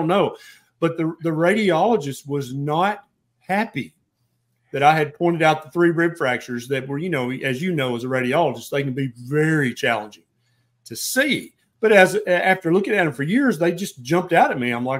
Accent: Tennessee, United States; And I'm a redneck from Tennessee, and I'm like, pasta? Who said that?

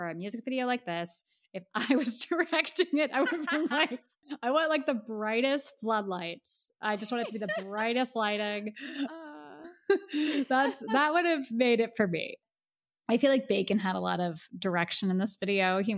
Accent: East Coast, United States; We're from the East Coast. It's cold.

